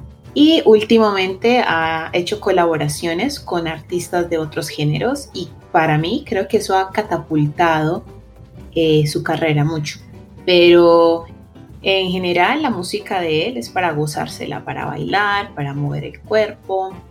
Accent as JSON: {"language": "Spanish", "country": "Colombia", "said": "soy colombiana y soy profe de español con Spanish con Salsa."}